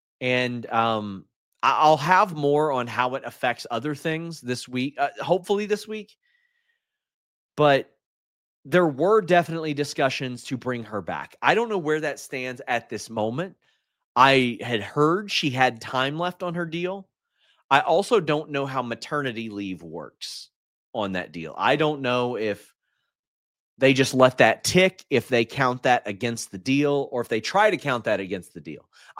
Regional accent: Kentucky, United States; I wrestled at GCW in Louisville, not exactly my hometown, but my home state.

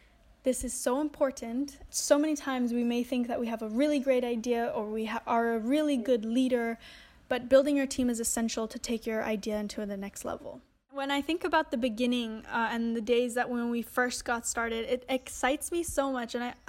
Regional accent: Bali, Indonesia; The fact that I grew up here in Bali, in Indonesia

